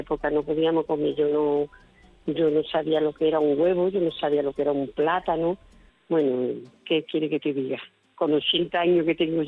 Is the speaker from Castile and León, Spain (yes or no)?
no; Seville, Andalusia, Spain; now in Mairena del Aljarafe, Spain; Yo escucho el café olé desde Mairena del Arape, pero vamos, yo soy de Triana